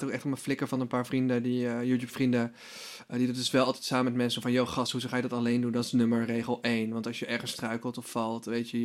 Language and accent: Dutch; Drunen, North Brabant, Netherlands; Op een gegeven moment was ik gewoon opgegroeid in de buurt van het Land van Ooit. Ik kom uit Drunen, een dorp in Brabant.